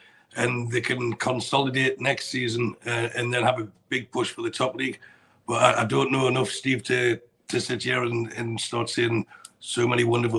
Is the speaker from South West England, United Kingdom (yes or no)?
no; Scotland, United Kingdom; I am not an honorary Scotsman. I am a Scotsman, but I'll give you a non-English view of the England game.